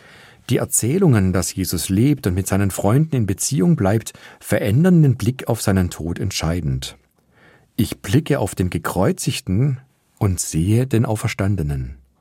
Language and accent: German; Weingarten, Baden-Württemberg, Germany; Ein Brauch in meiner Heimatregion hat mir die Augen geöffnet. Jedes Jahr am Abend von Christi Himmelfahrt findet in Weingarten bei Ravensburg eine Lichterprozession statt.